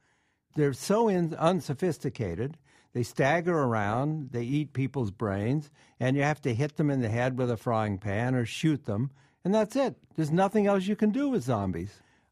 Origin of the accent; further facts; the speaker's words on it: Columbus, Ohio, United States; I grew up in Columbus, Ohio, and I used to ride my bike around the neighborhood